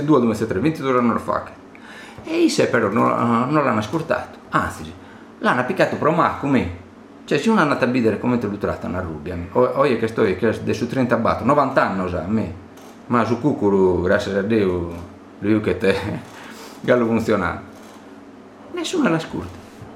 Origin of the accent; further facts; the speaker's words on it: Rome, Lazio, Italy; ma sono romano